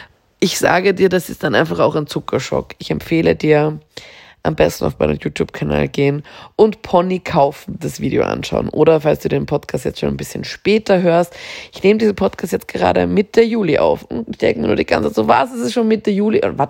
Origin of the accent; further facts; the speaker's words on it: Austria; als gäbe es bei uns in Österreich keinen. Es gibt ja bei uns auch in Österreich ein DM